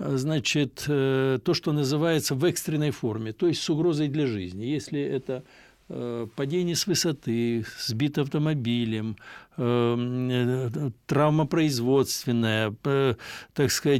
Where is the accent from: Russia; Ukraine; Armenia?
Russia; Нужно сказать, что мы выросли в Советском Союзе, потом в постсоветской России.